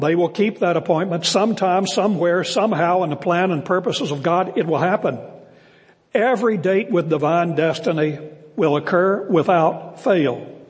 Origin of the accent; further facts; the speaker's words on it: West Virginia, United States; I grew up with that very mentality. I grew up in West Virginia. And I grew up in an atmosphere in my first 7 years in Poca Baptist Church, that great metropolis in southern West Virginia